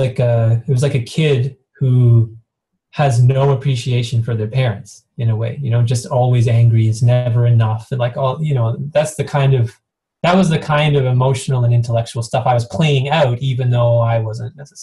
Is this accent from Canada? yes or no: yes; Canada; I am a North American. I was raised in Canada. Like, even though I grew up in a kind of a religious household, we were neither Christian nor not Christian